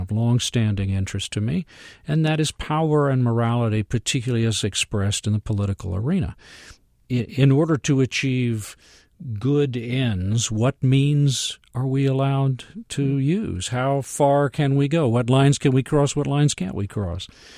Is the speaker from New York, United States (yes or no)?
no; Austin, Texas, United States; I grew up with LBJ. I grew up in Austin, Texas.